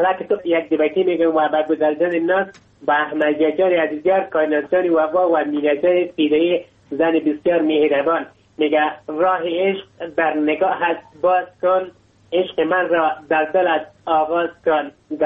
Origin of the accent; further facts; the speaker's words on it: Logar, Afghanistan; ما یک افغان هستم از ولایت لوگر